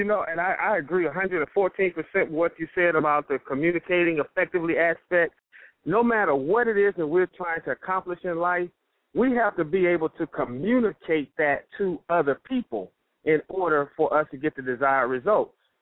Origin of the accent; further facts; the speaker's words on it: Jackson, Mississippi, United States; also born or lived in Hampton, Virginia / Chicago / Toledo, Ohio; now in Atlanta, United States; Born and raised in Jackson, but I left Jackson years ago.